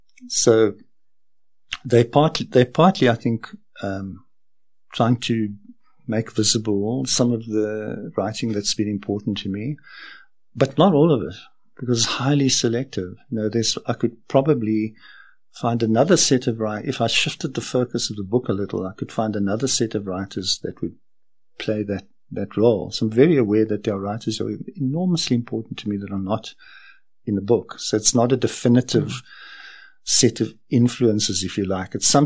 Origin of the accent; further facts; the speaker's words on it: Pretoria, Gauteng, South Africa; now in Johannesburg, South Africa; I didn't grow up in Johannesburg, so I'm not born and bred Joburg. Mm. I grew up in Pretoria and came to Johannesburg when I came to study at Wits.